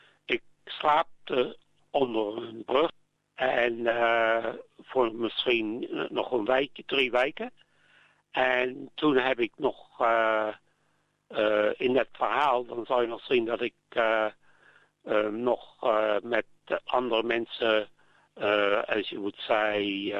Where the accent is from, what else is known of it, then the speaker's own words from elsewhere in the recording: The Hague, South Holland, Netherlands; born there; Ja, ik ben geboren in Den Haag.